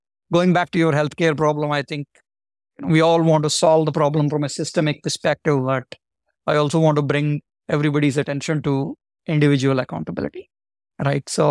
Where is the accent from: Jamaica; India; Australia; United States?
India; Andhra Pradesh; also born or lived in Hyderabad; I was born in Hyderabad, the capital of Telangana right now, but I was brought up in a village in East Godavari district in Andhra Pradesh. And I was brought up by my grandparents.